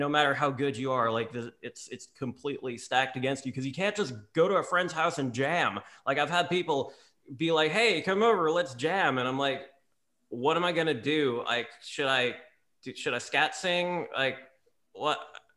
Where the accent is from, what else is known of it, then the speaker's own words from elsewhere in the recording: Long Island, New York, United States; now in New Orleans, United States; Like, this is back when I was still living on Long Island. I grew up on Long Island. I moved to New Orleans a couple years ago. So, you know, all the trace of Southern accent in my voice, that's completely acquired by accident.